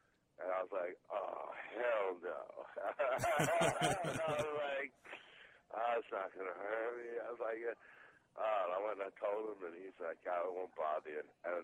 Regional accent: Pennsylvania, United States; I'm from Pennsylvania, and there's stuff around from the Revolutionary War.

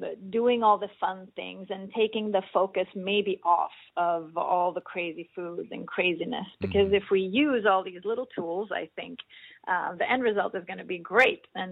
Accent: Sweden; In Sweden, Christmas and New Year's is that for us. And here I know it begins with Thanksgiving.

